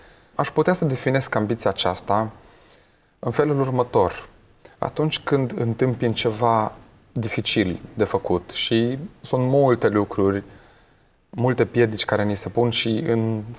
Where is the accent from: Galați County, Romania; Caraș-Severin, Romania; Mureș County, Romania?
Mureș County, Romania; Târgu Mureș; sunt din Târgu Mureș, însă drumurile vieții, cărările vieții m-au condus